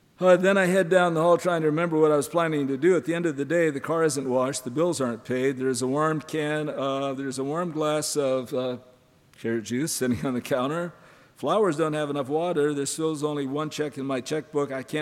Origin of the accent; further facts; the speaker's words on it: Montana, United States; Growing up in Montana, I thought when I got up in the morning in the wintertime, it was 42 degrees below zero